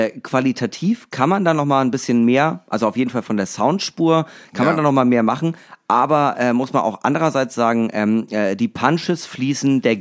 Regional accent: Eckernförde, Schleswig-Holstein, Germany; ich komme aus Eckernförde

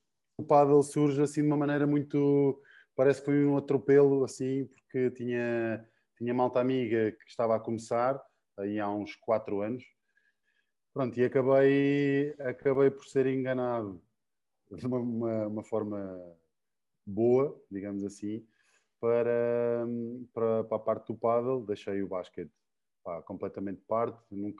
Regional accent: Figueira da Foz, Coimbra, Portugal; Eu sou da Figueira, natural da Figueira da Foz.

